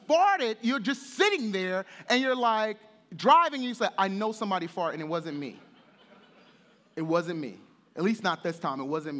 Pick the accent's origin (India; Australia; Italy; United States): United States; Brooklyn, New York; I grew up in Brooklyn, New York, in what would be considered the urban center or impoverished area, mostly an African-American neighborhood.